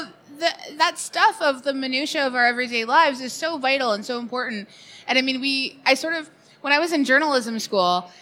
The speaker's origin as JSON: {"language": "English", "town": "Vancouver", "region": "British Columbia", "country": "Canada", "tie": "born or raised there", "said": "I grew up in Vancouver."}